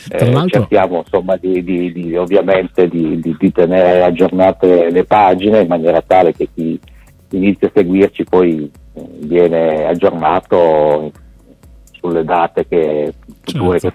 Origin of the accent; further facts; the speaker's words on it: Turin, Piedmont, Italy; Noi siamo di Torino